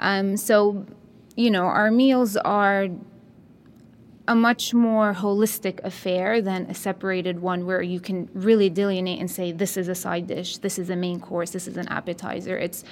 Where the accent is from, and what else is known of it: Jerusalem, Jerusalem District, Israel; born or raised there